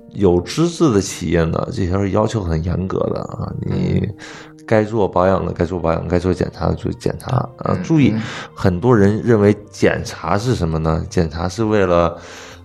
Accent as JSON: {"language": "Chinese", "country": "China", "said": "就是我们中国人有一个习惯不好"}